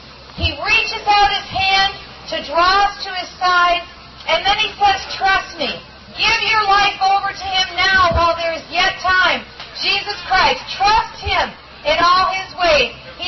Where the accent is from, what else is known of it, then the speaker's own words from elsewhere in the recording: Waterloo, Iowa, United States; I was born here in Iowa. I was born in Waterloo and Cedar Falls, and we were a church-going family in Waterloo and Cedar Falls.